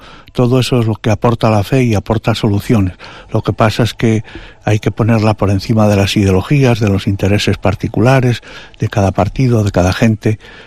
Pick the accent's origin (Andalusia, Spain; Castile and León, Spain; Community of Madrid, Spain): Castile and León, Spain; Fuentes de Nava; voy al pueblo para estar con mi hermana y con mi familia y con la gente de mi pueblo natal, de Fuentes de Nava, en Palencia.